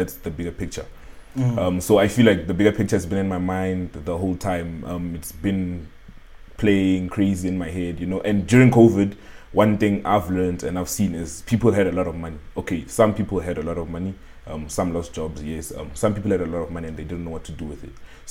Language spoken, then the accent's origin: English; Pretoria, Gauteng, South Africa; born and bred in Pretoria, like we said in the bio.